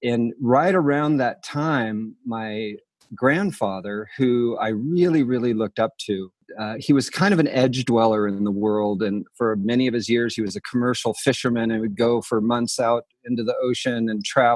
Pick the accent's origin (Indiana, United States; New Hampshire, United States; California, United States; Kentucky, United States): California, United States; Felton; also born or lived in Pasadena; I grew up in Santa Cruz Mountains, a little town called Felton, California, but I was born in Pasadena, but didn't live there very long.